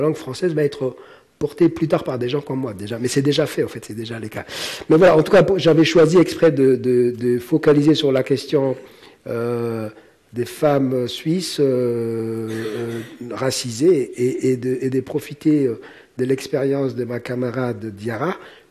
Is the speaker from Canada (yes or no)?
no; Djibouti; Moi-même, je suis le pur produit de l'école française, puisque je viens de Djibouti, la dernière colonie française à être décolonisée.